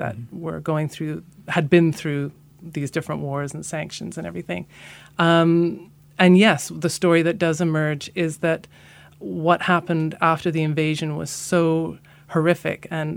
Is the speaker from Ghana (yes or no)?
no; England, United Kingdom; also born or lived in Canada; I'm half Iraqi and half Canadian, or my mum's actually British. So I grew up in England and Canada in a double-cultured house.